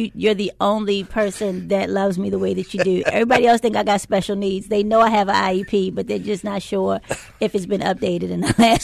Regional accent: Baltimore, Maryland, United States; And I said, what's the chances of me being able to record in my hometown? He goes, well, if you want to. I said, yeah, I totally want to. And so that's what we did back in October. We recorded it live right here in Baltimore.

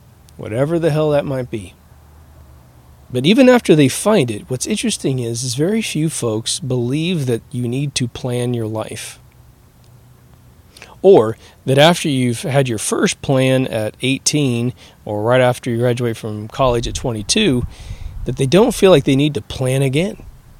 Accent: Midwest, United States; when I came from the Midwest, they said if you didn't have a college education, you simply were not going to be employable at all

